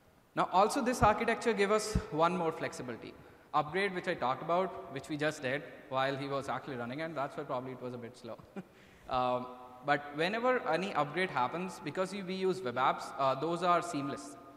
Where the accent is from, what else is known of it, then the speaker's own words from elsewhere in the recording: India; English is a second language; now in United States; because I'm from India, I'm in East Coast